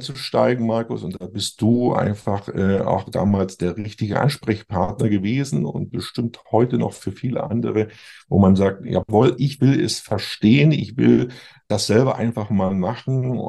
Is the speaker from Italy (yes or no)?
no; Regensburg, Bavaria, Germany; Ich bin aus Regensburg